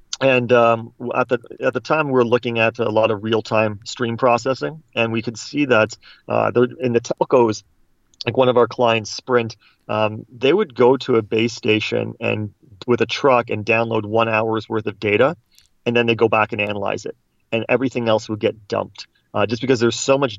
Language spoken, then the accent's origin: English; Toronto, Ontario, Canada; I'm a Canadian, you might tell from my accent throughout the conversation. I grew up in Toronto